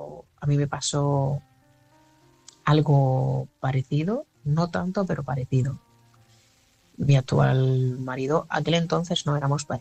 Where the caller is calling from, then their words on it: Barcelona, Catalonia, Spain; corresponsal de Barcelona.